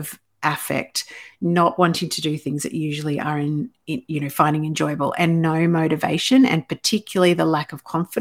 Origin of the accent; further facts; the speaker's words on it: Queensland, Australia; we had family up here for an event in Toowoomba near my hometown.